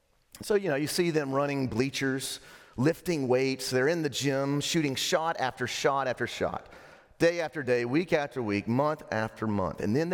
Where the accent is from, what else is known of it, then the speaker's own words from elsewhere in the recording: Lubbock, Texas, United States; my hometown of Lubbock, Texas